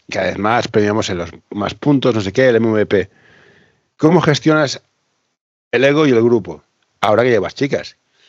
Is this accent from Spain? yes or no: yes; Catalonia, Spain; yo soy de Cataluña